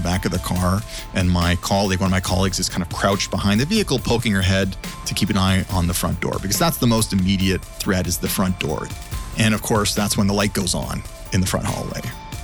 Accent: Toronto, Ontario, Canada; I'm born and raised in Toronto

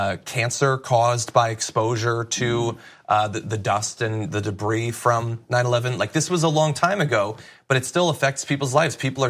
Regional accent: Connecticut, United States; I grew up in Connecticut. I was going to college at UConn.

